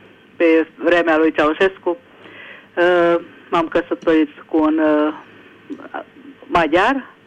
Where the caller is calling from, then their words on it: Budapest, Hungary; Vă sunt din Budapesta